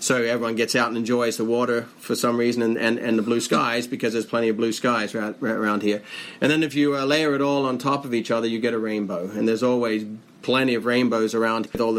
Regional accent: Adelaide, South Australia, Australia; accent: Australian; now in United States; Aussie accent. Yes, I've lost a lot of it from living in the U.S. for quite a few years. But yes, I am an Aussie. I was raised in Australia, in Adelaide. And I call Australia home still. But my family's still there. But now I'm living and working here in beautiful Hawaii.

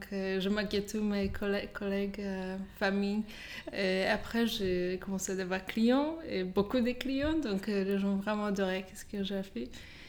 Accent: Poland; French is a second language; moved away as an adult; now in Paris, France; je suis maquilleuse, j'habite à Paris, je viens de Pologne. À Paris, je suis 9 ans

